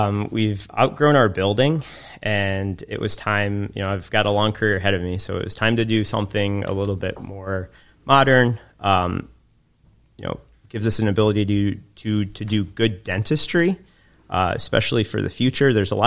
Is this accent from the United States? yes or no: yes; Ada, Michigan, United States; I grew up here in Ada, went to Four Sills Northern. Did my undergrad at Michigan State, dental school at U of M, and I've always wanted to practice in West Michigan and specifically Ada back home.